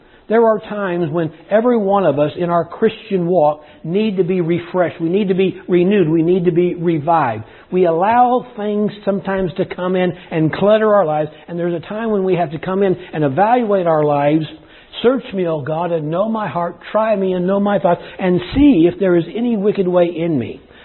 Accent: Texas, United States; But we're from Texas, so we say y'all too, right?

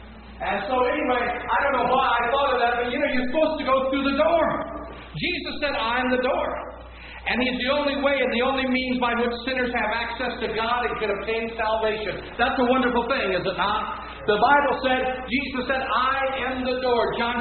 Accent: Troy, Michigan, United States; but when I was growing up in Troy, I had went to Eastern Michigan University.

